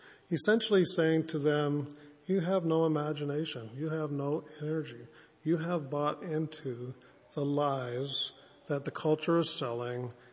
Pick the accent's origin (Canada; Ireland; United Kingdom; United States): Canada; Springdale, Newfoundland and Labrador; When I grew up in Springdale, Newfoundland, when I was having my cavities filled, there was no freezing.